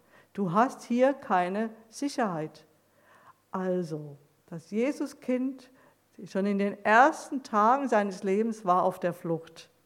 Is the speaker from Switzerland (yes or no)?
no; Wetzlar, Hesse, Germany; ich denke speziell an Wetzlar, wo ich wohne, wo ich herkomme, wo ich die letzten Jahre lebe